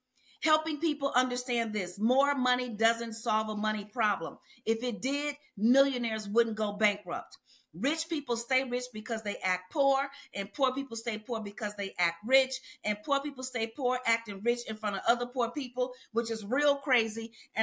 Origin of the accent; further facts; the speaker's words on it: Chicago, Illinois, United States; I was born and raised in Chicago.